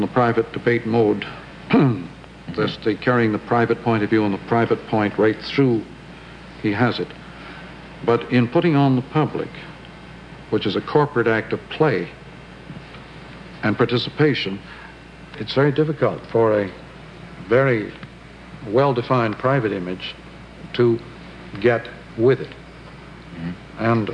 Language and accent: English; Canada; I'm not a very suitable person to discuss this matter as a Canadian